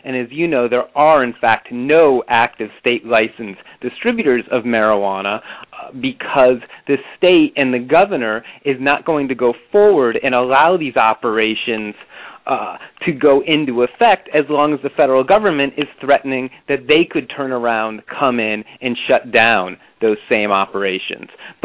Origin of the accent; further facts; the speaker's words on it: New England, United States; I grew up in New England. I'm very used to the idea that localities set their own policies regarding vice. Where I grew up, there were wet counties, there were dry counties.